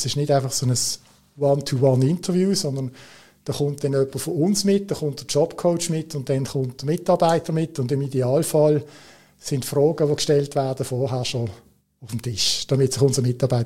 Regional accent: Switzerland; Und dann schaust du so als Schweizer am Boden

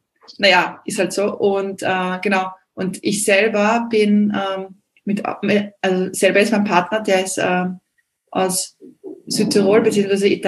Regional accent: Vienna, Austria; ich bin Wienerin

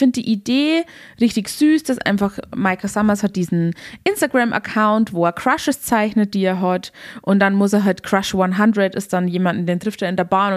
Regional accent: Bavaria, Germany

